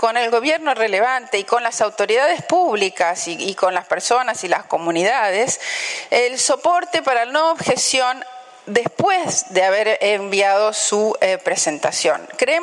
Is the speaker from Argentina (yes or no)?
yes; Argentina; pequeña localidad del norte de Argentina que se llama Berlín. Cosa que yo no sabía. No tenía idea que en mi país había una ciudad pequeña que se llamaba Berlín.